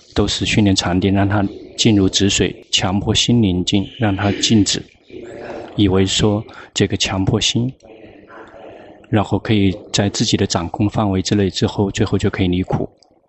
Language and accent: Chinese; Thailand; 我们泰国人很容易来